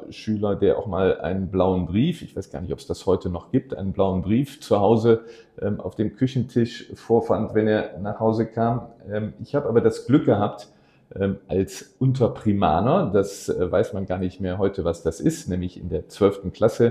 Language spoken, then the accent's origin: German; Neuss, North Rhine-Westphalia, Germany; Und in diesem Jahr bin ich der Schützenkönig in Neuss und deswegen regelmäßig in meiner Heimatstadt.